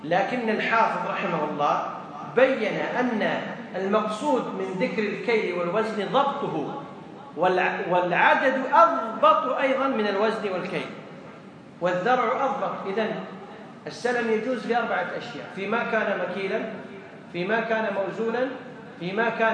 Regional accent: Kuwait; إحنا عندنا في الكويت يقول أجنبي

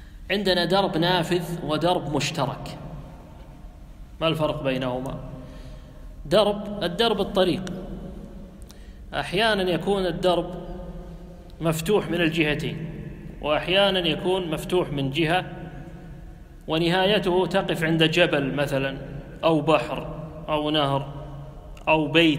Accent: Kuwait; والروشن والروشنة حتى مستخدمة عندنا في الكويت في البيوت القديمة،

